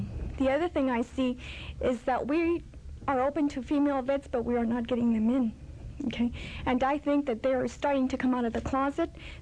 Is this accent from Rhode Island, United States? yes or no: no; El Paso, Texas, United States; I'm from El Paso.